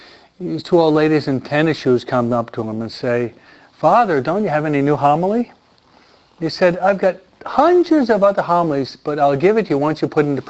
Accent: New York, United States; especially as a New Yorker, only dummies, okay?

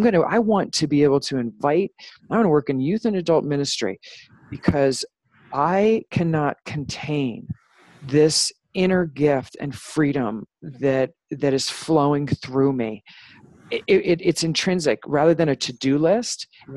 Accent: Long Island, New York, United States; I mean, I grew up in Long Island, so the F-bomb was like an adjective.

